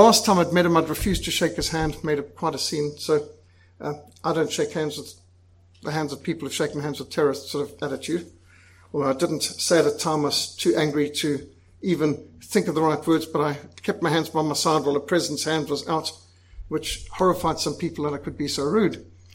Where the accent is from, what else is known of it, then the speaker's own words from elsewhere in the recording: Zimbabwe; When I was brought up in Rhodesia